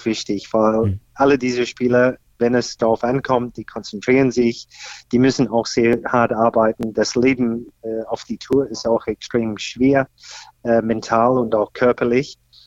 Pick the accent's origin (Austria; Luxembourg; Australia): Australia; Australien, wo ich herkomme, hat ihn auch sehr interessiert.